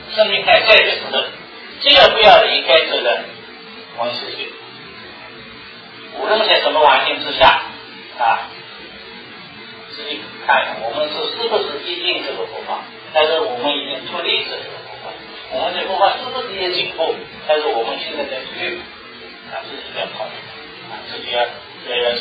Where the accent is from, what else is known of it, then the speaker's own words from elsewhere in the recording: China; 为什么我们中国人呢对家庭的观念呢这么重？